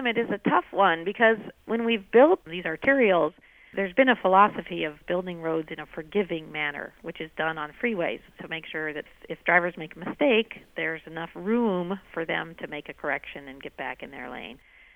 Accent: Burien, Washington, United States; I did grow up in Seattle, so I have some familiarity with it. And in fact, I grew up in Burien, where my sister still teaches in the Highline School District.

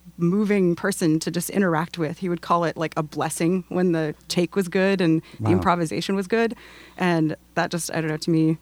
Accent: Texas, United States; I'm from Texas, so it's hard for me to say Pecos, but that's how they say it.

